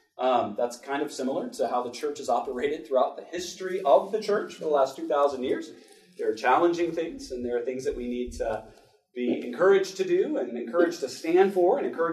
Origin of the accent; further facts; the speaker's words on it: the South, United States; Now, again, I'm from the South